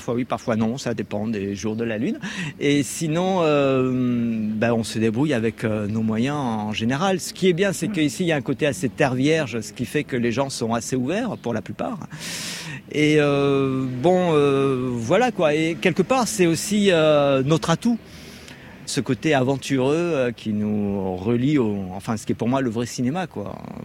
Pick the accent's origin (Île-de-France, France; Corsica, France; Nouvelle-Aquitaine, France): Corsica, France; Ben, je suis corse en même temps, donc ça va.